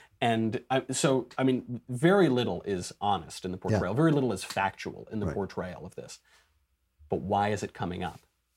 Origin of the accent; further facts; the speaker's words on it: New York, United States; But first of all, I'm a New Yorker.